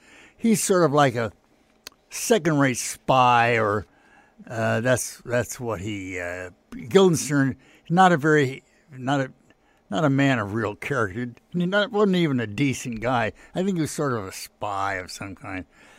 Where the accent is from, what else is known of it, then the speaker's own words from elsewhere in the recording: Shaker Heights, Ohio, United States; That's where I was born and raised in Shaker Heights. I went through the whole school system.